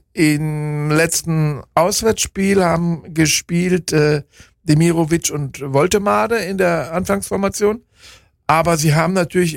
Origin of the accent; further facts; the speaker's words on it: North Rhine-Westphalia, Germany; Ich bin natürlich als Ostwestfale, als hartnäckig, stur und so weiter bekannt.